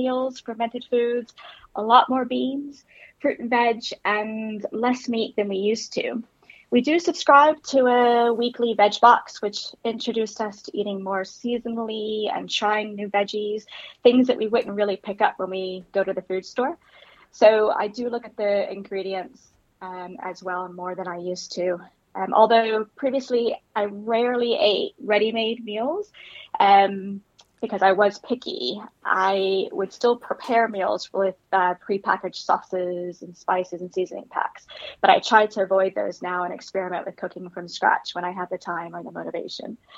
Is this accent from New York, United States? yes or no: no; Florida, United States; now in Sheffield, United Kingdom; surprisingly, growing up in Florida, I didn't eat a lot of fish, which, looking back, is a shame, really.